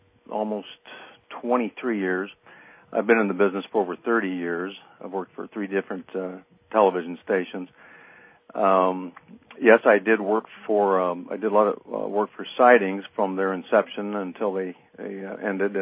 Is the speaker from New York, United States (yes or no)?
no; Casa Grande, Arizona, United States; I was coming back from my hometown of Casa Grande, Arizona, south of Phoenix, and driving back up to the valley with a couple of friends of mine.